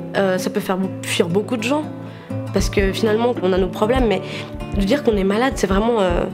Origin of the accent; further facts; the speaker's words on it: Switzerland; also born or lived in Mumbai, India; Je suis née en Inde. J'étais à Bombay dans un orphelinat jusqu'à mes 2 ans où une famille de Suisse est venue m'adopter.